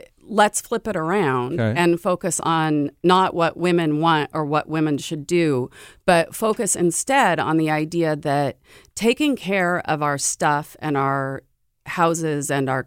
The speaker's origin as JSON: {"language": "English", "town": "Seattle", "region": "Washington", "country": "United States", "tie": "born or raised there", "said": "really connected me to the girl I had been when I was growing up in Seattle in the 1980s."}